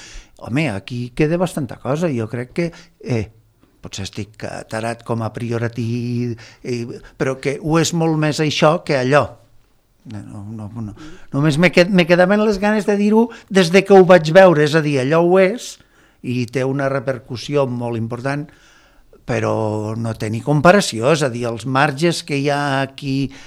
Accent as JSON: {"language": "Catalan", "town": "Margalef", "region": "Catalonia", "country": "Spain", "said": "Però, clar, jo soc de Margalef."}